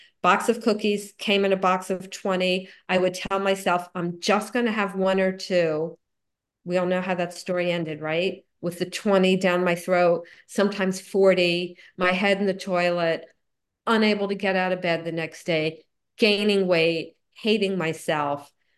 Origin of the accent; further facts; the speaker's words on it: Florida, United States; now in New Jersey, United States; I grew up in Florida. I don't know why I ever left Florida to go up to the freezing cold of New Jersey, but I did.